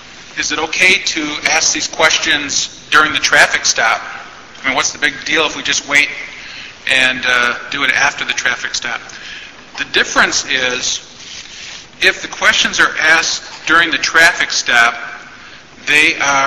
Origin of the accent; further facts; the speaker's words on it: La Crosse, Wisconsin, United States; I'm from La Crosse.